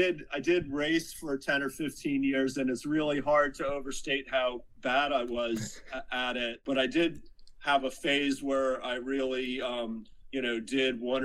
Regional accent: New York, United States; I grew up in the New York suburbs, and in the 70s, when I was a kid, everybody just biked to school. And it was really like a leafy suburban setting.

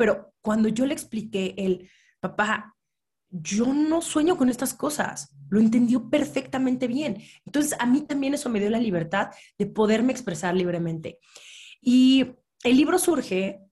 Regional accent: Mexico City, Mexico; yo nací, crecí en la Ciudad de México

